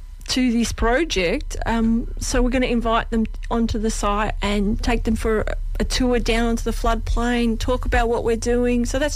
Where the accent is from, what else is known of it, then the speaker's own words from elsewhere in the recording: Ascot Vale, Victoria, Australia; now in Croydon, Australia; Well, I grew up in Ascot Vale, and I moved out to, I know, right in the inner city, and I moved out to Croydon about 30 years ago